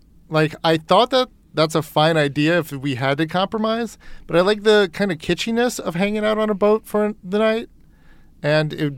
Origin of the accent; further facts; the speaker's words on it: East Coast, United States; I grew up on the East Coast where buildings were old, and I'm like a little homesick in a way